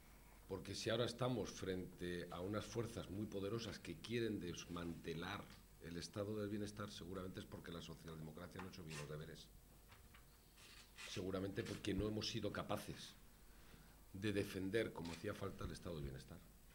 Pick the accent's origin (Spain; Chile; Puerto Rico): Spain; Basque Country; Yo hablo de la historia que he vivido en mi país. Y lo que hay en Euskadi